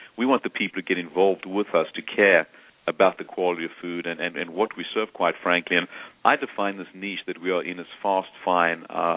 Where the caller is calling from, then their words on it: Atlanta, Georgia, United States; I'm calling from Atlanta, Georgia.